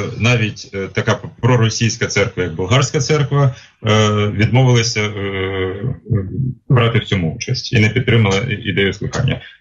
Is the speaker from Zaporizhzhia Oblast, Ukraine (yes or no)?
yes; Zaporizhzhia, Zaporizhzhia Oblast, Ukraine; Патріотів є багато і на сході, я сам з Запоріжжя